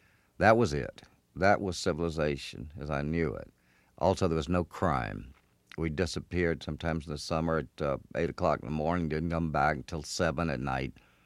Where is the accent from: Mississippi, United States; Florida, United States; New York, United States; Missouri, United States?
Mississippi, United States; Clinton; I grew up in Clinton, Mississippi, which is right outside the state capital in Jackson.